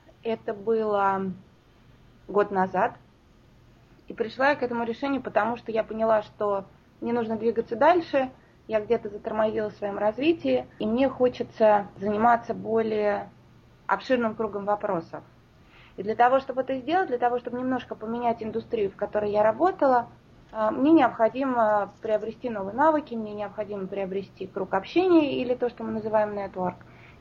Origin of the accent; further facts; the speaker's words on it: Moscow, Russia; Родилась и выросла в Москве, я из большого города. Я люблю большие города.